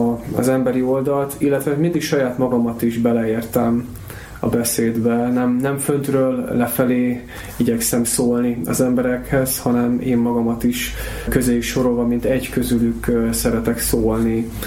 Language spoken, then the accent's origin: Hungarian; Vác, Pest, Hungary; Vácon születtem, ott nőttem föl.